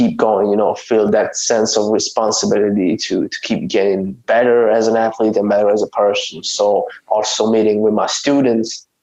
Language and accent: English; Italy; English is a second language; I will go with pizza, especially because I'm from Italy. I think I owe that to my land, pizza, okay.